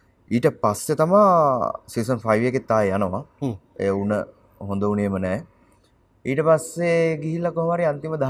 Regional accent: Kandy, Central Province, Sri Lanka; born or raised there

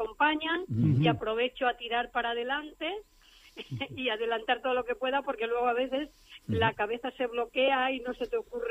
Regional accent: Extremadura, Spain; Y yo nací en Extremadura, mi primera infancia fue allí

